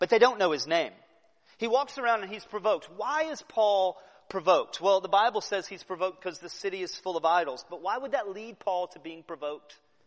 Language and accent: English; United States; Being American here, sometimes in a country that's different